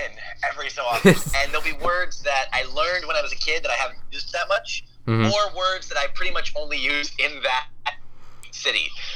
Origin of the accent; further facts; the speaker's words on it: Manhattan, New York, United States; And I grew up in Manhattan, and as you can tell, I don't really have an accent because I actually went to a speech pathologist when I was a kid.